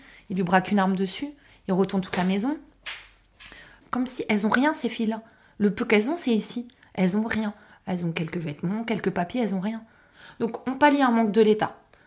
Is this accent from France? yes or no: yes; Versailles, Île-de-France, France; Oui, je suis originaire de Versailles, oui.